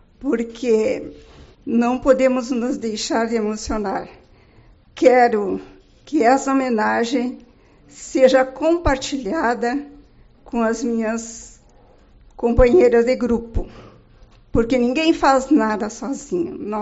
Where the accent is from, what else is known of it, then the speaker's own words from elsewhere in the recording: Dom Pedrito, Rio Grande do Sul, Brazil; moved away as an adult; now in Uruguaiana, Brazil; Eu sou da Terra da Paz. Dom Pedrito é a Terra da Paz, onde foi selada a paz. Mas eu sinto grande orgulho, desde 72, quando eu casei e vim morar em Uruguaiana, de ser tão bem acolhida nessa cidade.